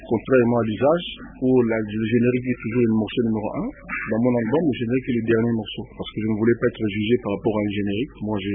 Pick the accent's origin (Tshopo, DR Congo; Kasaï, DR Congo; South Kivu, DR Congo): Tshopo, DR Congo; Kisangani; born there; Mon Akin était, je suis né à Kisangani.